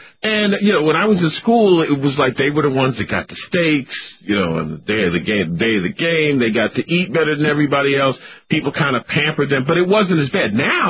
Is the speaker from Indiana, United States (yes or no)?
no; Connecticut, United States; the town I grew up in Connecticut. They did not have a football team.